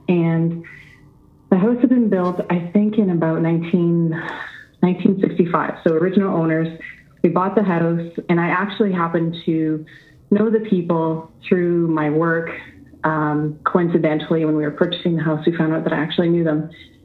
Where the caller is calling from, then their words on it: Ontario, Canada; I'm calling from Ontario, Canada.